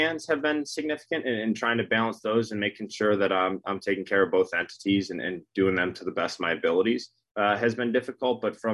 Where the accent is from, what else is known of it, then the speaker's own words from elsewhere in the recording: Ohio, United States; So I grew up, spent all my time in Ohio except for summers. So I was born in Cincinnati, but played every summer back in Orchard Park, New York.